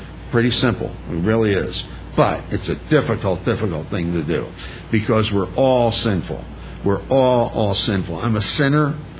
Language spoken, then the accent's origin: English; Easton, United States; born there; I was born in Easton, here in Easton, in 1947.